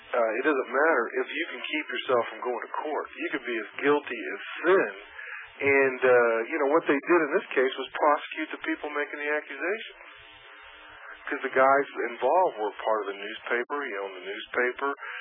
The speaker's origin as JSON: {"language": "English", "town": "Kansas City", "country": "United States", "said": "Well, I tell you, where I come, like I come from Kansas City, right?"}